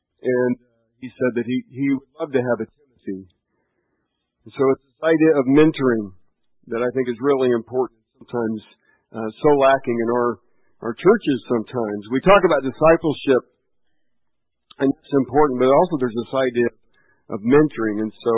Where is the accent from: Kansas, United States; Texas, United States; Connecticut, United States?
Texas, United States; As I said before, I am from Texas. Everybody in my family is from Texas.